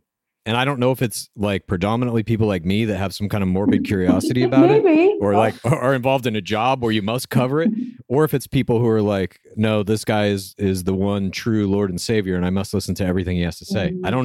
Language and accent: English; Dallas, Texas, United States; I'm from Dallas. We call Dallas the source on our podcast